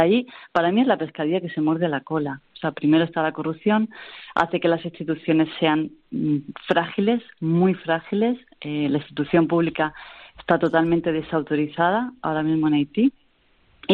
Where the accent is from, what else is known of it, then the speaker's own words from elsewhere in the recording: Spain; yo como española